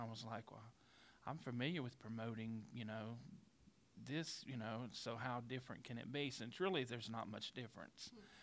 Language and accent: English; Logan, West Virginia, United States; I was born on December the 20th of 1976, and I'm from Logan, West Virginia.